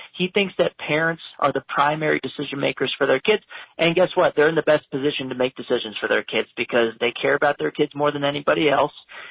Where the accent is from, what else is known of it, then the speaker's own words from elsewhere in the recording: Texas, United States; And school choice is also important in states where they ban CRT, and like my home state of Texas